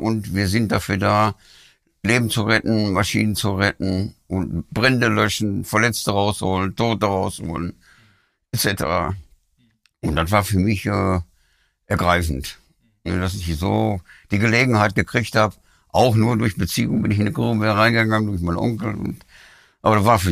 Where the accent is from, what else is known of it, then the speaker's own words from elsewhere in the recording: Essen, North Rhine-Westphalia, Germany; also born or lived in Gelsenkirchen; Geboren bin ich in Gelsenkirchen. Deshalb bin ich auch Schalker. Und wie ich ein Jahr alt war, da sind meine Eltern nach Essen gezogen, berufsbedingt. Da haben wir in Essen auf der Zeche angefangen. Und so bin ich dann auch groß geworden.